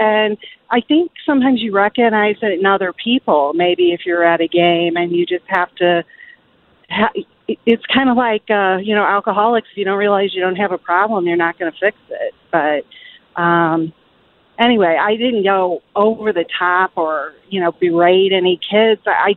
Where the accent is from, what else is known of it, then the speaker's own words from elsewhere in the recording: St. Louis, Missouri, United States; also born or lived in Arkansas; I used to play women's basketball in a league down in northern Arkansas. I'm from St. Louis, but I was down there for about 14 years.